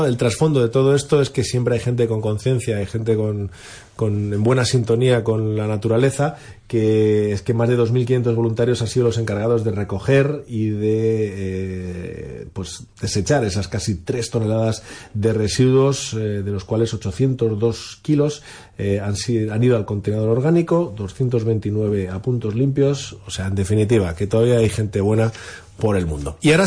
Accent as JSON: {"language": "Spanish", "country": "Spain", "said": "no solamente somos los españoles"}